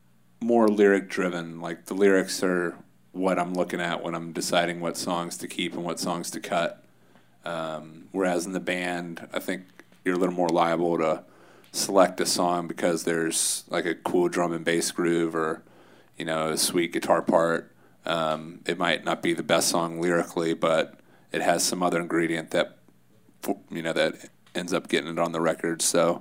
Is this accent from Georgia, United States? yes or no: yes; Atlanta, Georgia, United States; also born or lived in Athens; now in Nashville, United States; we grew up together in Atlanta and then both went to University of Georgia, lived in Athens for 10 years